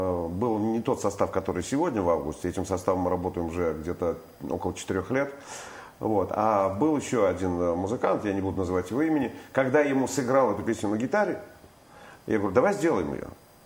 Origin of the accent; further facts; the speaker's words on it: Vladimir Oblast, Russia; Я принял крещение у себя на родине, в Владимирской губернии, в 89-м году.